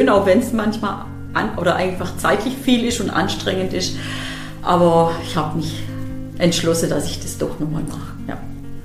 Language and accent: German; Wolterdingen, Baden-Württemberg, Germany; born there; Also ich bin tatsächlich schon in Wolterdinge geboren. Ich bin auch im Rathaus geboren, sogar in Wolterdinge, da meine Eltern früher wohnt, weil mein Vater Ratsschreiber war.